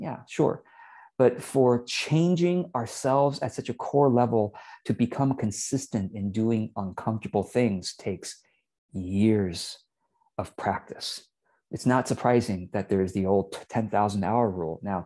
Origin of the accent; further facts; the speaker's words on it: Taiwan; English is a second language; now in United States; we immigrated to the US from Taiwan when I was just learning how to communicate, as a young adult.